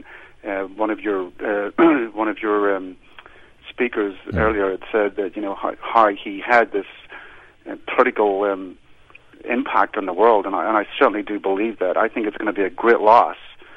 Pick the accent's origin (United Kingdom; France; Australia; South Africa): United Kingdom; Belfast, Northern Ireland; now in Worcester, United States; I grew up in Belfast, Northern Ireland, an ultra-Protestant, grew up in the rhetoric of Ian Paisley